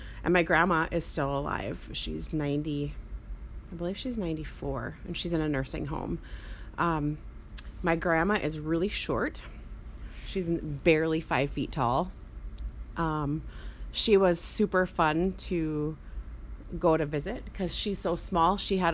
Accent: West Fargo, North Dakota, United States; I grew up in West Fargo, North Dakota.

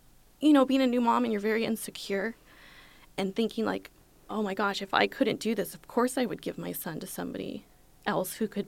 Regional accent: Anaheim, California, United States; And we're recording this interview in Irvine, California. We are both from Anaheim, California.

